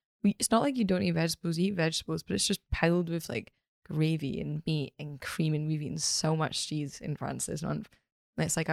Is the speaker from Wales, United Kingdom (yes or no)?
no; Scotland, United Kingdom; It's weird because I'm not from Glasgow. I'm from the West Coast, but Glasgow's like the nearest city.